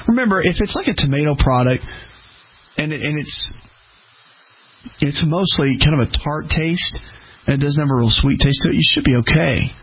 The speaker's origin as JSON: {"language": "English", "region": "the South", "country": "United States", "tie": "born or raised there", "said": "growing up in the South, when I started speaking a lot and just traveling"}